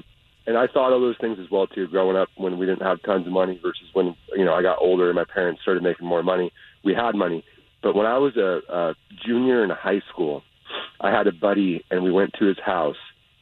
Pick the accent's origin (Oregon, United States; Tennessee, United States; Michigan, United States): Oregon, United States; Springfield; I'm in Eugene, right? And I grew up actually in Springfield. Kind of in the more ghetto area of Springfield.